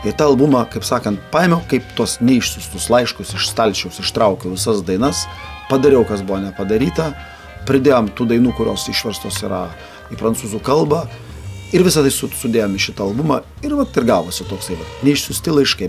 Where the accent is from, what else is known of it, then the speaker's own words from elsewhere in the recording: Vilnius, Vilnius County, Lithuania; Aš esu vilnietis ir gimęs ir išaugęs ant Vilniaus asfalto ir man tai patinka ir tikrai džiaugiuosi, kad esu vilnietis